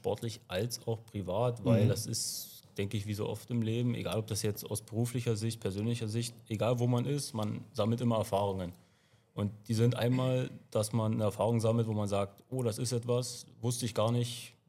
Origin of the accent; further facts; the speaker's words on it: Brandenburg, Germany; also born or lived in Weißwasser; Ja, aus dem Osten der Republik. Ich bin in Weißwasser bin ich, habe ich Schützenlaufen gelernt, bin ich sportlich ja groß geworden, komme aber eigentlich aus Brandenburg, muss man vielleicht dazu sagen. Jetzt nicht weit weg, aber da liegen quasi meine Wurzeln.